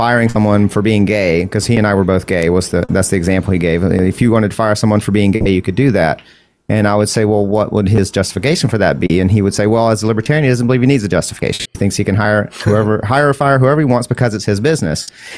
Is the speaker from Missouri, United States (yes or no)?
no; Georgia, United States; accent: Southern; I'm from Georgia originally.